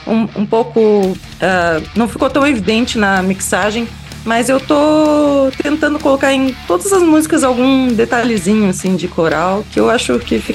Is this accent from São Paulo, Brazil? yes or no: no; Rio Grande, Rio Grande do Sul, Brazil; Assim, porque a gente veio do interior, lá de Rio Grande.